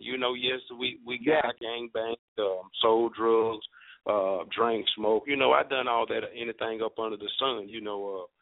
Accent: Birmingham, Alabama, United States; to those that may not know me. I am from Birmingham, Alabama.

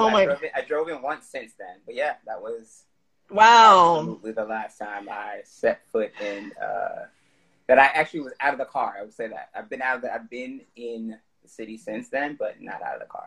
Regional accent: Newark, New Jersey, United States; Born and raised in Newark

